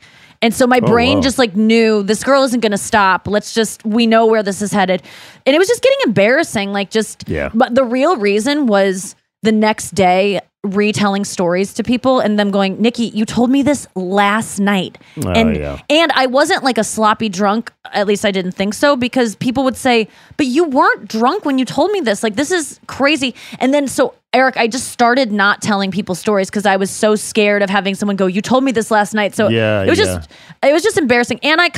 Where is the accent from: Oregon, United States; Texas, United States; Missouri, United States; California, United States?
Missouri, United States; St. Louis; I'm from St. Louis. Yeah, yeah. Grew up here since I was 6.